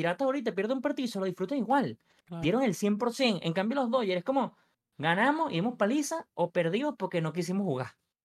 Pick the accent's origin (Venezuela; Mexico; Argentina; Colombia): Venezuela; yo soy venezolano, lógicamente, todos saben ya.